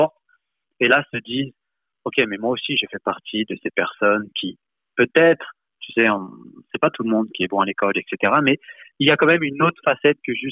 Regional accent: France; Moi, j'ai grandi donc en France et là, mon père qui venait d'immigrer du Laos.

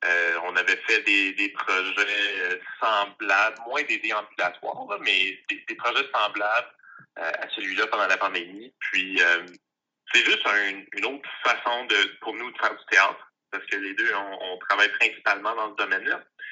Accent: Sudbury, Ontario, Canada; Moi, je suis originaire de Sudbury, en Ontario. Puis, j'ai toujours... je viens d'un trou, parce que littéralement, ce lit, c'est un cratère. mais c'est une ville qui est rough ses bords, on va dire.

